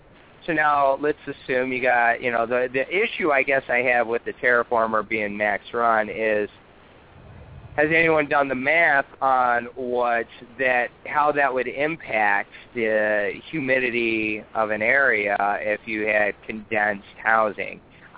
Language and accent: English; California, United States; I grew up in California, so, like, I knew how to, you know, how to be frugal with my water.